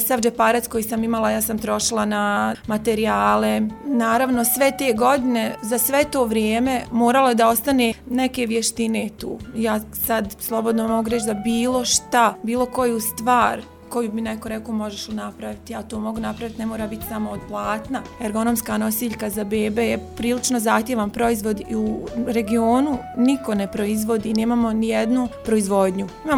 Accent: Zenica, Federation of Bosnia and Herzegovina, Bosnia & Herzegovina; also born or lived in Jajce; Nisam rođena u Zenici, došla sam u ratu u Zenici, rođena sam u Jajcu. Imala sam 8 godina kad sam došla ovdje. Ovdje sam završila osnovnu srednju školu, fakultet i tu sam ostala, udala se ovdje.

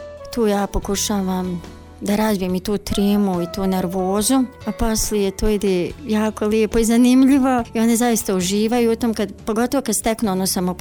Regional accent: Neum, Federation of Bosnia and Herzegovina, Bosnia & Herzegovina; moved away; ja sam izbjegla iz Neuma

